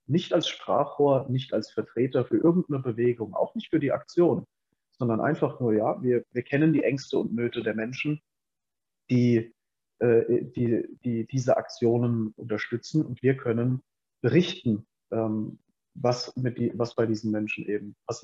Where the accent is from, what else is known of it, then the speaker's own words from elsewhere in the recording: Worms, Rhineland-Palatinate, Germany; Aber wenn ich jetzt aus meiner Heimatstadt das berichten kann, das ist Worms am Rhein